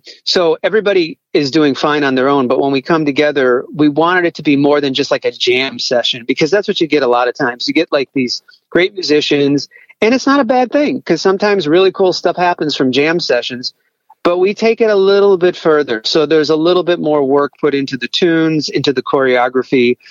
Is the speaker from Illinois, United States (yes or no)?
yes; Chicago, Illinois, United States; So, you know, I grew up in Chicago.